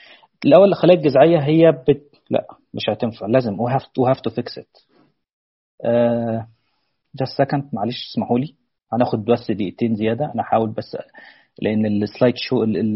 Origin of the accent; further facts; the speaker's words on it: Syria; طبعا انا سوري